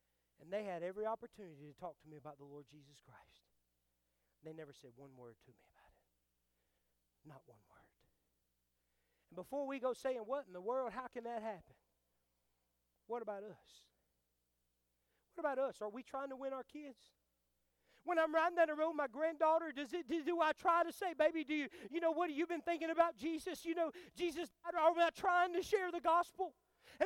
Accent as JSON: {"language": "English", "region": "Mississippi", "country": "United States", "said": "I know that's not a good word, but I'm from Mississippi."}